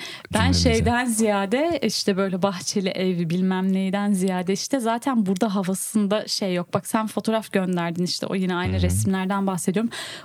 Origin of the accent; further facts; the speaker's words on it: Urfa, Şanlıurfa, Turkey; Urfalıyız